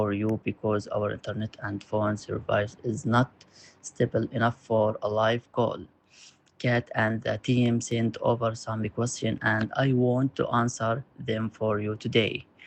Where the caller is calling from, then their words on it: Gaza, Gaza Strip, Palestine; English is a second language; I am calling from Gaza. I am a member of the Gaza Surf Club.